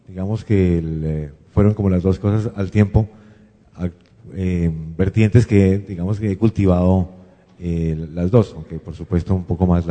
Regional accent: Bogotá, Colombia; also born or lived in Cúcuta; Nací en Cúcuta, pero algo así como al año nos fuimos a Bogotá.

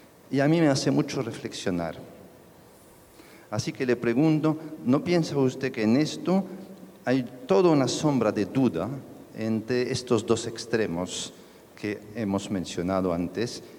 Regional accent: Colombia; Yo soy europeo, al mismo tiempo colombiano.

